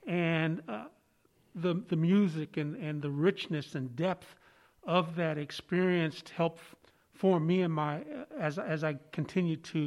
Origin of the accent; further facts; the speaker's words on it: Oakland, California, United States; I remember growing up in Oakland, we lived right across the street from the church. And As a matter of fact, our family, my grandparents helped start the church. And so as an African-American family, I had that tie to the community.